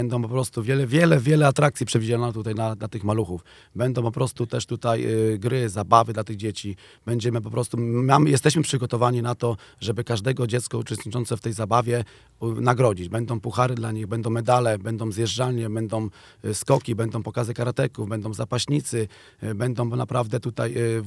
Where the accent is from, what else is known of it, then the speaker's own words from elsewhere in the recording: Stepnica, West Pomeranian Voivodeship, Poland; ja też pochodzę ze Stepnicy